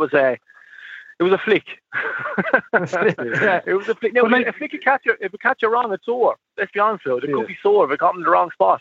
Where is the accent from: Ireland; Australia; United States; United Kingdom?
Ireland; Waterford, Munster; If I'm from Waterford, look, it'd be our benefit if Carol Hegarty got a red card for that.